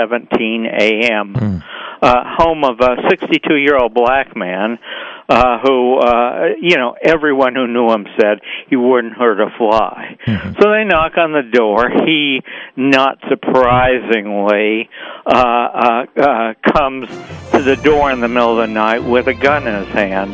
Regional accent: New Hampshire, United States; now in Virginia, United States; I spend half of my time in my home state of New Hampshire and the other half here. And this is my half in Virginia.

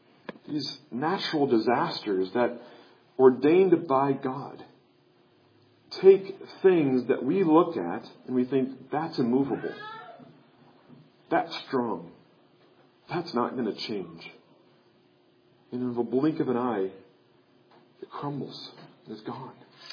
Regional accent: Kansas City, Missouri, United States; As I was growing up in Kansas City in 1993, that region experienced what I think we still call back there the Great Flood.

